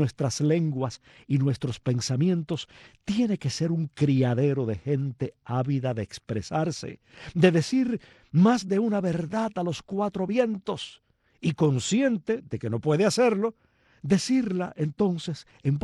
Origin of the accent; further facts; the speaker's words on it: Cuba; no somos pocos los cubanos que hablamos solos